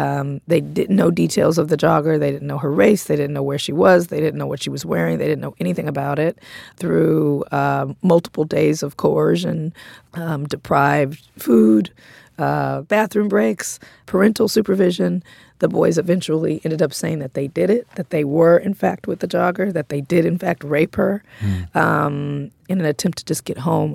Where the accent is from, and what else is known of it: Compton, California, United States